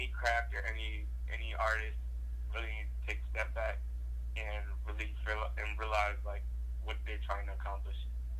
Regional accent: Delaware, United States; I did that right in my hometown as well in Delaware.

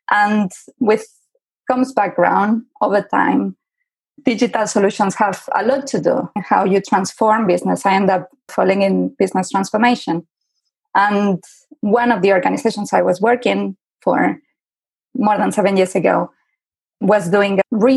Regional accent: Barcelona, Catalonia, Spain; moved away as an adult; now in London, United Kingdom; I'm originally from Barcelona. I moved to London more than 13 years ago with a plan to stay here for a month.

